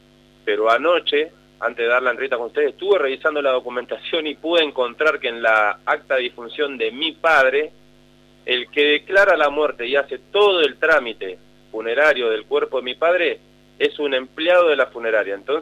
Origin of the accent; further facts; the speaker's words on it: Buenos Aires, Argentina; yo soy de Buenos Aires